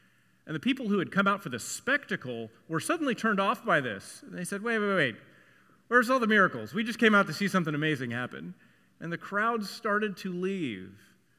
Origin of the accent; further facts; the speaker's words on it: Texas, United States; I'm from Texas. Did you know that?